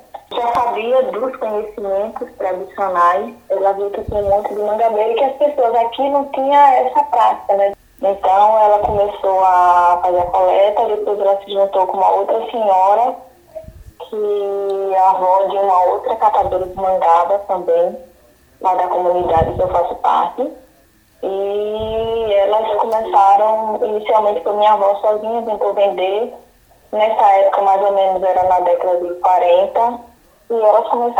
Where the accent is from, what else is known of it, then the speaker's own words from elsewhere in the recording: Barra dos Coqueiros, Sergipe, Brazil; Eu sou do município de Barra dos Coqueiros, do povoado Capuã.